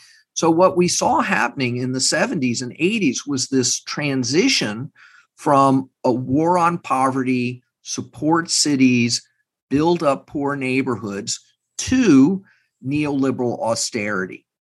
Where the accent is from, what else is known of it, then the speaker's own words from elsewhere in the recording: Texas, United States; I'm from Texas. I have family not far from Uvalde.